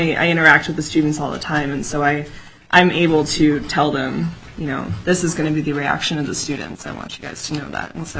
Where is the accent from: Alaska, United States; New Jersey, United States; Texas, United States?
Alaska, United States; Ketchikan; now in Fairbanks, United States; I was born and raised in Ketchikan. I grew up there until I was 18 and graduated from Ketchikan High School in 2008. And then I moved up to Fairbanks 4 years ago to go to school.